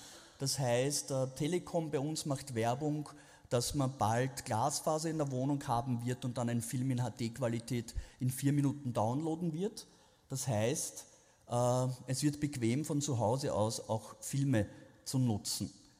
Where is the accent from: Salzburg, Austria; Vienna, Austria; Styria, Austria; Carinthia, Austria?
Vienna, Austria; Und auch wenn das manche Politiker meiner Heimatstadt nicht so sehen, Wien ist Einwanderungsstadt